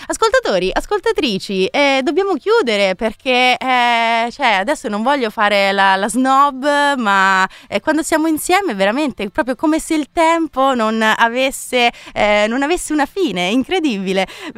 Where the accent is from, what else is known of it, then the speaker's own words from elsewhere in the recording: Rome, Lazio, Italy; perché io sono romana